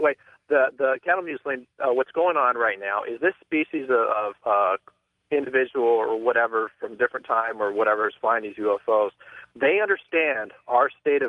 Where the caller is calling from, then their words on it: Sherman Oaks, California, United States; Oh, this is from Sherman Oaks, California.